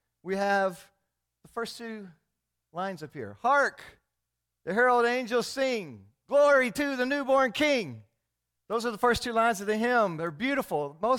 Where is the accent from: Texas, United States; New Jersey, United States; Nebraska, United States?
Texas, United States; Dallas; I grew up in Dallas, and all our families have big Christmases, and we went from Dallas, my mom and dad, down to Houston.